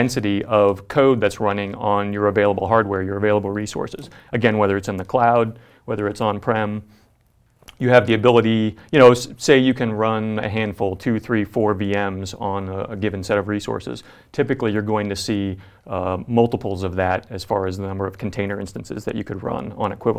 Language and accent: English; Atlanta, Georgia, United States; I'm like Jeremy, I'm from Atlanta, here in the good old USA.